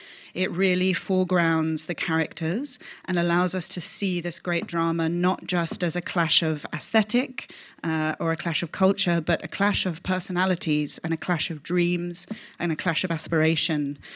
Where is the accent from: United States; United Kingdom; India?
United Kingdom; London; So I come from London, where this production was originally made in 2002.